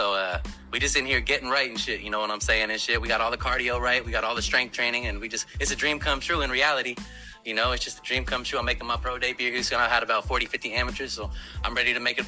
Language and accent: English; Portland, Oregon, United States; From Portland, Oregon.